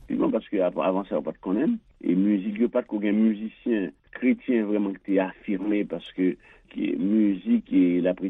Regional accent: Haiti; C'est pas que c'est moi-même personnellement en tant qu'haïtien.

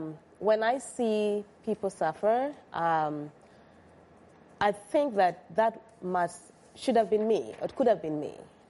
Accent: Kenya; now in United States; I came from Kenya.

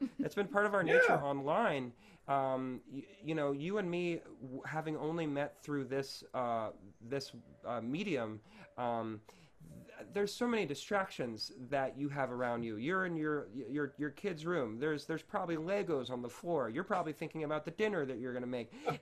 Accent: Virginia, United States; The Common Good was a name that I created because I'm from Virginia, and I was trying to come up with some sort of nod to Virginia

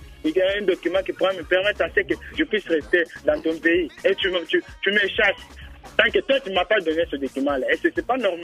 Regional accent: Republic of the Congo; now in Cape Town, South Africa; je suis pas dans mon pays, je suis à Cape Town, c'est pas mon pays, j'ai quitté le Congo pour le Cape Town.

